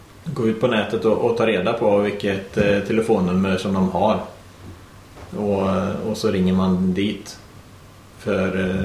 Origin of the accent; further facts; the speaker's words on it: Lidköping, Västra Götaland County, Sweden; Jag kommer ju från Lidköping från början. Ja. Jag kom hit när jag började gymnasiet.